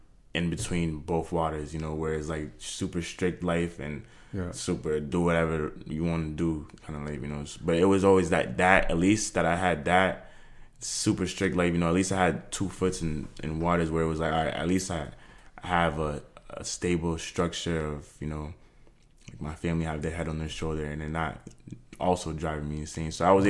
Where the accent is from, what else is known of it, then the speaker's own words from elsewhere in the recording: Worcester, Massachusetts, United States; English is a second language; also born or lived in Cameroon; I'm 19 now. I grew up in Worcester, Massachusetts. You know, I wasn't born out here though. I was born in Cameroon. Being young when I moved to America was really like, you know, it made me fresh.